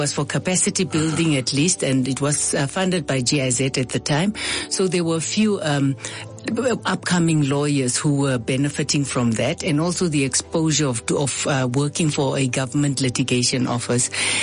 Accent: Windhoek, Khomas, Namibia; born or raised there

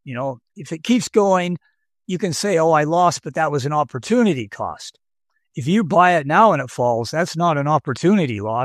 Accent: Idaho, United States; And hey, I'm from Idaho. I'm not exactly a fan of Texas

